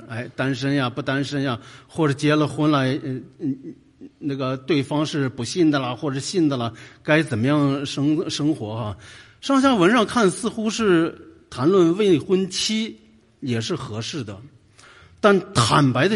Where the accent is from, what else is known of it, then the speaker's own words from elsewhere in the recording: China; 对于我们从大陆出来的，或者你从台湾出来，我觉得你一点不应该陌生啊